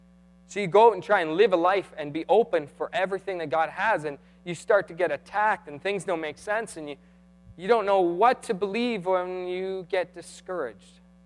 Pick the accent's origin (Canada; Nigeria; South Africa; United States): Canada; and I know we're Canadian, we're not into the war stuff